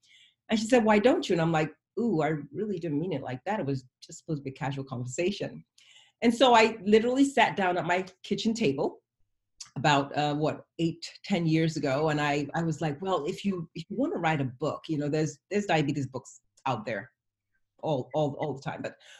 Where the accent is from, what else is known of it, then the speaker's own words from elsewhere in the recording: United Kingdom; born there; I'm British born, but Nigerian parentage.